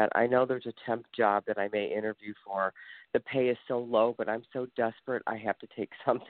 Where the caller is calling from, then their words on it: Ohio, United States; Ohio. It's snowing.